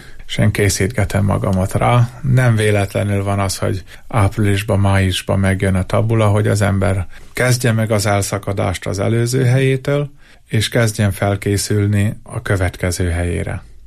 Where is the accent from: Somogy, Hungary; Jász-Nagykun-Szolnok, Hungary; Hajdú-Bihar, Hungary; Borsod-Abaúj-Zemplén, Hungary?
Jász-Nagykun-Szolnok, Hungary